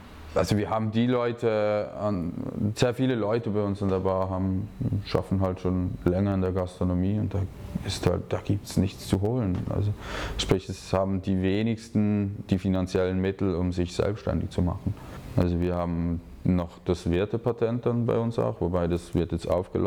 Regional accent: Switzerland; man nennt das bei uns in der Schweiz Handgeld

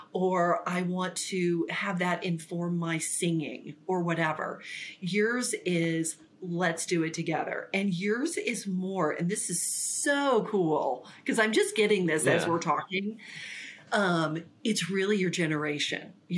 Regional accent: Ponca City, Oklahoma, United States; And the place I grew up was in Ponca City, Oklahoma, which is such a special place.

